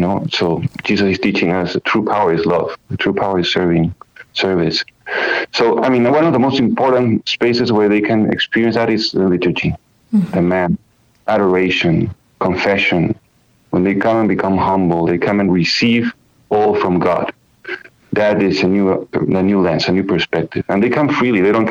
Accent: Peru; now in United States; For me, I mean, coming from Peru, I came 4 years ago from Peru.

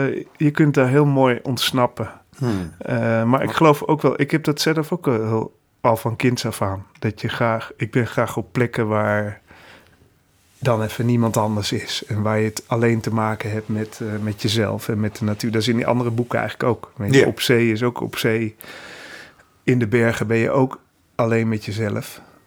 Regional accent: Netherlands; Zeg maar hoe wij als Nederlanders of gewoon als mensen denken dat we dat kunnen beheersen.

